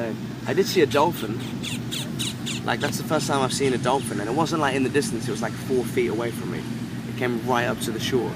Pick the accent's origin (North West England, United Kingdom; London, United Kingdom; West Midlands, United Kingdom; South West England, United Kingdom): London, United Kingdom; And obviously I'm from London, so I'm not used to any heat.